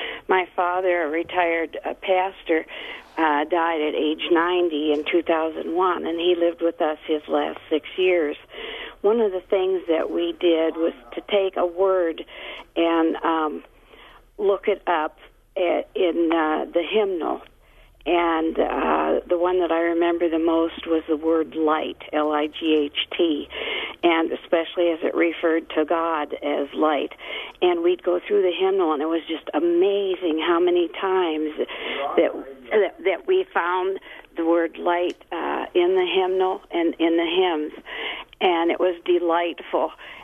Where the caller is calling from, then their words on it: Wabasha, Minnesota, United States; I'm from Wabasha, Minnesota.